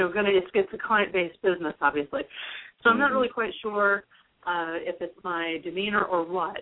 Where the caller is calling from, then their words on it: Illinois, United States; from Illinois.